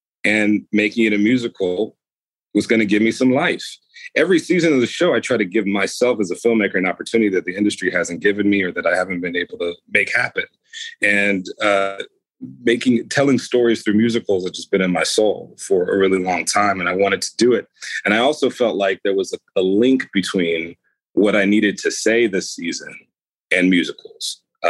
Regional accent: United States; Well, because I'm Black and queer. Hello. And I grew up in America. That's why I'm depressed.

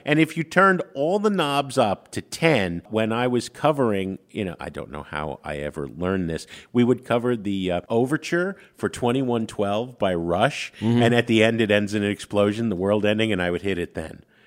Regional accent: New York, United States; I grew up in New York, New Jersey, right? It snows and 3 seconds later, it's black slush.

